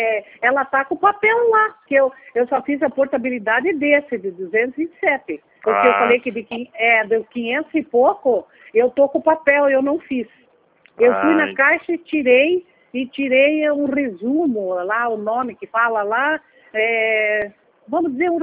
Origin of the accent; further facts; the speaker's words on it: Italy; eu sou muito franca, verdadeira, sou italiana, sou franca.